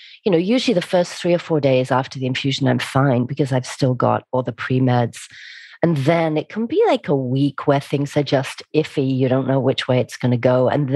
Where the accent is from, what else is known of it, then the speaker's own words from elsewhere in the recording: England, United Kingdom; I'm from England, so we clean it up and we do more laundry.